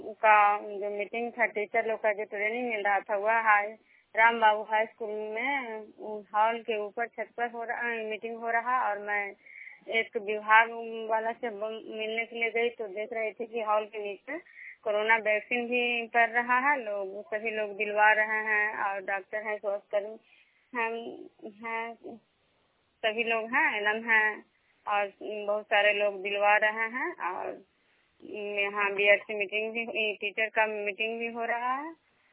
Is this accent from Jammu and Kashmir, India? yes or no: no; Bishnupur, Bihar, India; मैं बिष्णुपुर ग्राम खुजरा पंचायत नालंदा जिला नगरसा प्रखंड के निवासी हूँ।